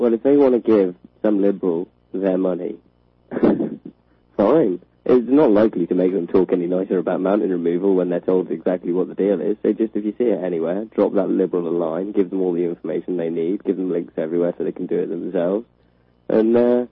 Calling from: Wales, United Kingdom; I'm not Welsh.

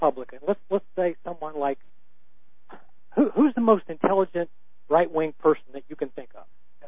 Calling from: Green Camp, Ohio, United States; I'm calling from Green Camp, Ohio.

